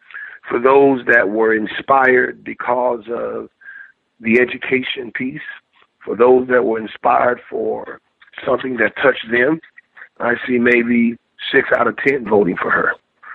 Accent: Texas, United States; I'm from Texas. That's all we knew.

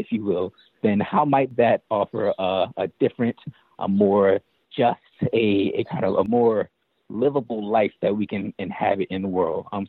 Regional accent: Philadelphia, Pennsylvania, United States; I mean, I grew up in Philly, and hip-hop was, in many ways, our unofficial language.

